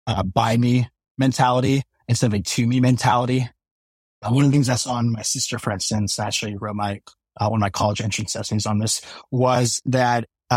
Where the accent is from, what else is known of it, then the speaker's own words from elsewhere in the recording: Anaheim, California, United States; I mean, Buck's friends like to talk about how where I grew up in Anaheim, California, or as we called it Anacrime, is a rough neighborhood to say the least.